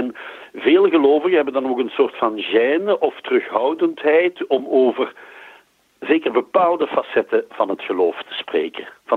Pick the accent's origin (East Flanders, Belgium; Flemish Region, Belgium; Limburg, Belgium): Limburg, Belgium; Genk; born there; Ik ben geboren in Genk in Limburg, 1955.